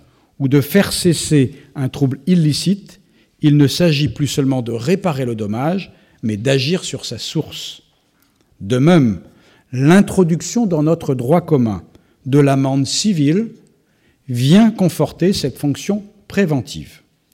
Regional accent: Brittany, France; Je suis breton, et l'un des auteurs bretons que nous chérissons

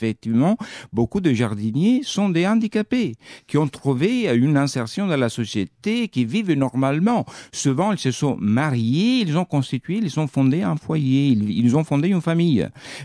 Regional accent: Troina, Sicily, Italy; moved away as an adult; moi, j'ai grandi à Troïne jusqu'à l'âge de 20 ans.

